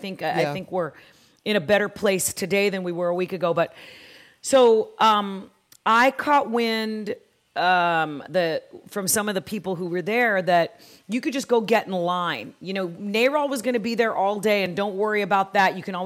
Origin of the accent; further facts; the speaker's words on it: Oakland, California, United States; One thing that I will point out is I'm from Oakland, okay? I'm used to urban environments.